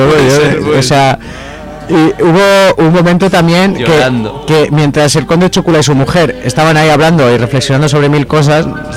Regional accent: Spain; Y dije, bueno, como cualquier español, ¿no?

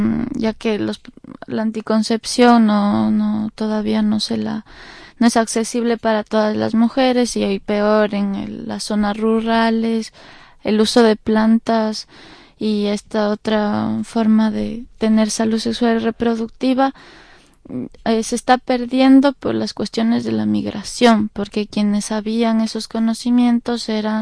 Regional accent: Ecuador; de Ecuador

